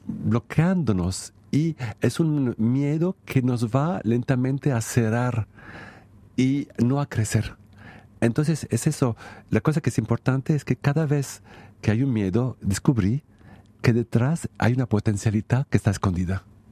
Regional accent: France; vengo de Francia

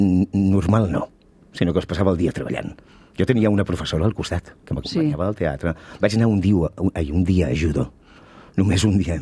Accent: Mataró, Catalonia, Spain; Tu i jo som de Mataró.

